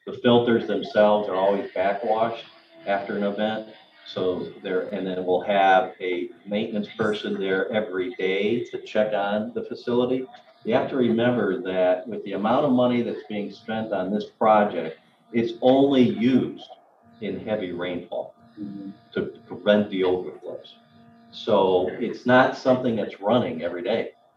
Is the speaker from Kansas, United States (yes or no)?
no; Hammond, Indiana, United States; I was born and raised here in Hammond, Indiana. And I remember as a child going over the Grand Calumet Avenue Bridge